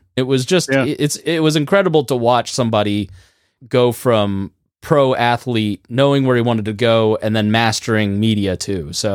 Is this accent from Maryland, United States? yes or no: no; Plainfield, Indiana, United States; moved to the whitest community on earth, which is my hometown of Plainfield, Indiana